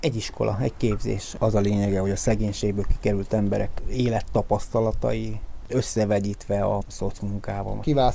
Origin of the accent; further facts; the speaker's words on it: Budapest, Hungary; a második kerületben vagyok állandó lakcímre bejelentve, mert ott volt az intézet, ahol fölnőttem.